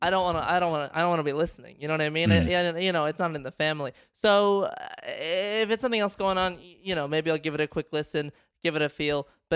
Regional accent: United States; I am both American, I'm a patriot, and also I can speak to the dead.

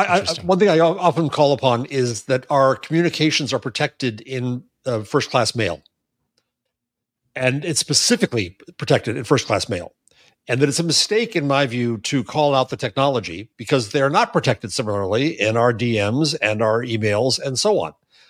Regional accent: New York, United States; Well, I'm a New Yorker and a professor, so I answer questions with questions

